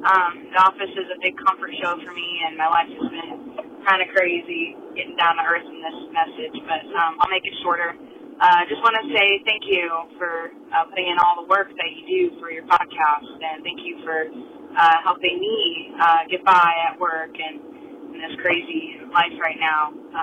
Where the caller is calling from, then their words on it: Indiana, United States; Oh, I'm also calling from Indiana.